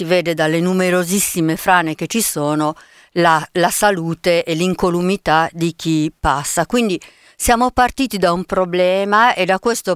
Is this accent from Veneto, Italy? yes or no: no; Milan, Lombardy, Italy; sono una milanese che però ha avuto genitori che lacustri, diciamo così.